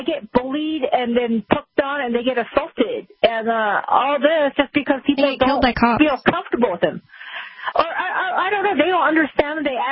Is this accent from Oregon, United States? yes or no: no; California, United States; No, I grew up in California, so, you know, the anything goes out there.